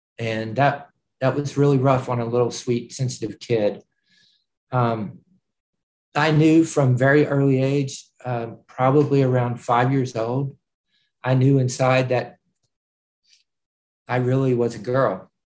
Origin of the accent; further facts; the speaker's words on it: Owensboro, Kentucky, United States; I was born in Kentucky. I was adopted at 6 months old. I hadn't been taken care of very well. And through word of mouth, a couple adopted me in Owensboro, Kentucky.